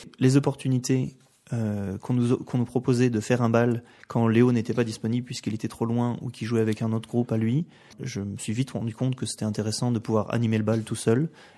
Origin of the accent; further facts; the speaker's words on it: France; comme on est français et qu'on fait souvent des kilomètres pour aller dans un festival